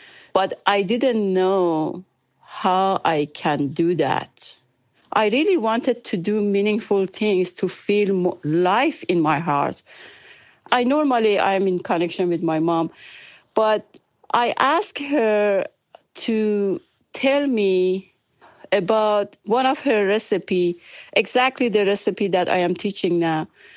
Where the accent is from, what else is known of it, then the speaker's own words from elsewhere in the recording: Azerbaijan (Iran), Iran; English is a second language; showing me different type of food from Azerbaijan, because we are from Azerbaijan, Iran.